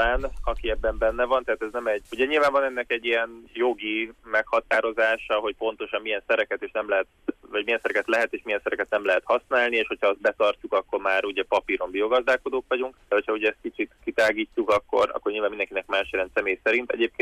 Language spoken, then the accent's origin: Hungarian; Budapest, Hungary; alapvetően budapesti gyerek vagyok, meg Budapesten nőttem föl, meg Budapest agglomerációjában, tehát így városi környezetben, meg városi családból származom.